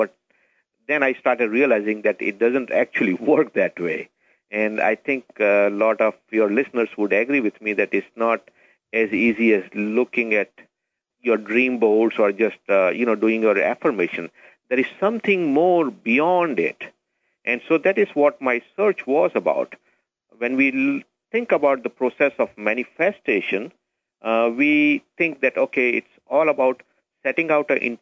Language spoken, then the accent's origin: English; India; English is a second language; moved away as an adult; now in United States; I am actually from India. I came to U.S. in 1980.